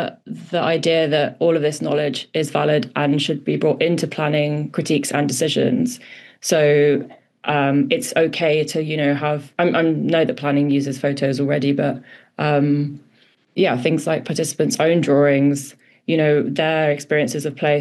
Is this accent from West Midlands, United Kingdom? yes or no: no; London, United Kingdom; I'm from London, and it's a huge issue here.